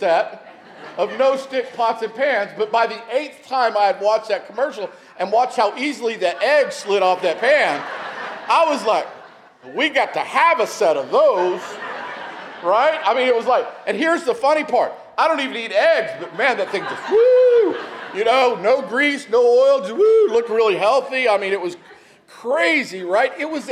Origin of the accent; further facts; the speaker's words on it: Texas, United States; I mean, I grew up in Texas. Every teacher had a paddle in her desk and used it liberally.